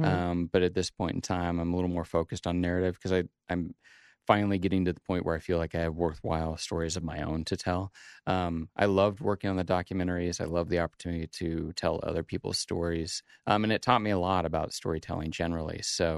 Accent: Idaho, United States; it is fun to go to film festivals and say, I'm from Idaho, and people are sort of taken aback for a minute.

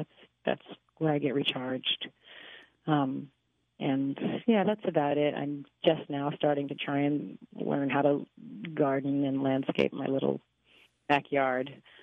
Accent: Fresno, California, United States; In my hometown of Fresno, California. And that was the beginning of the journey for me.

